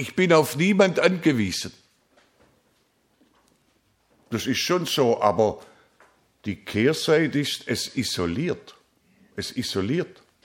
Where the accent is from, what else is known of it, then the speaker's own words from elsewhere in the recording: Baden-Württemberg, Germany; Bei uns in Württemberg habe ich das für absolut unmöglich gehalten.